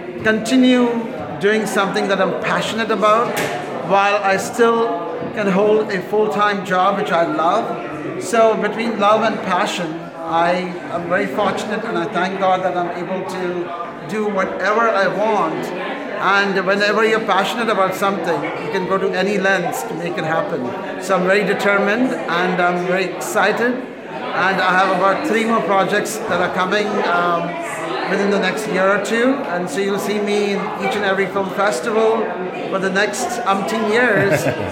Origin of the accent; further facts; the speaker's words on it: Mumbai, Maharashtra, India; So I hail from Bombay, so Mumbai now, and so very proud of it.